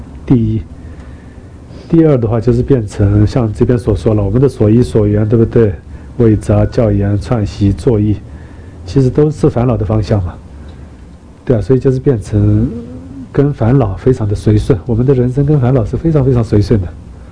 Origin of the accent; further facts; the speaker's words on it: Kham, China; 像我们家乡也是啊，就是有的人真的是，比方说像父母往生啦什么的，对，就发愿，从康区一直大礼拜到拉萨。